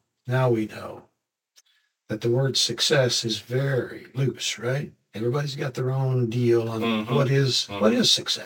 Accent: Boise, Idaho, United States; also born or lived in Twin Falls; So I was born in Idaho, in a little town called Twin Falls. Moved up toward Boise. I'm sure you've heard of Boise. And grew up there.

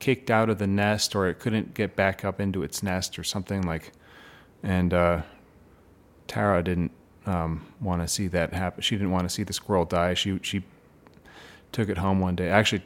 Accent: Chagrin Falls, Ohio, United States; Yeah, I'm originally from Ohio.

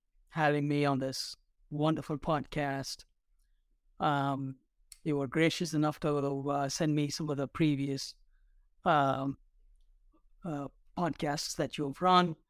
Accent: South India, India; moved away as an adult; I came here as a student pursuing a master's degree in accounting. I'm originally from South India.

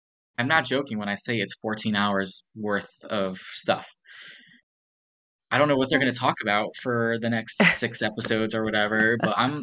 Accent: United States; You know, we're American.

